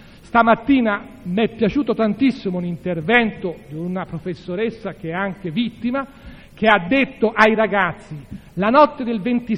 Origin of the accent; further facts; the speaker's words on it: Florence, Tuscany, Italy; Quindi è chiaro che noi, come fiorentini